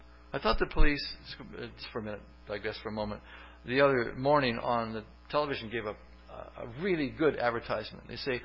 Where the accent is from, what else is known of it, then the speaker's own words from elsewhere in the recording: Canada; I'm a Canadian.